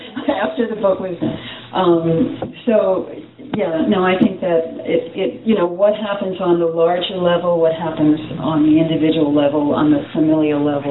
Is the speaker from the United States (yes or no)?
yes; New York, United States; I grew up in New York. I was the daughter of an immigrant and a first generation